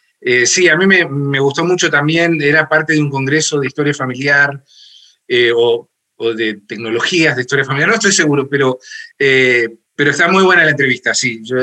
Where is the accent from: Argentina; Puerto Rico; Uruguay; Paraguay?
Uruguay; Entonces es difícil decir, pero nosotros somos uruguayos porque esto nos distingue de todos los demás.